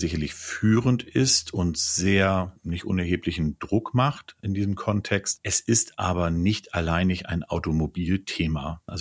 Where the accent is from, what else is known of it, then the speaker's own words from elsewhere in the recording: Hamburg, Germany; irgendwann nach Hamburg gekommen. Und da bin ich auch aufgewachsen, groß geworden, zur Schule gegangen, habe studiert. Also Hamburg ist schon meine Heimatstadt.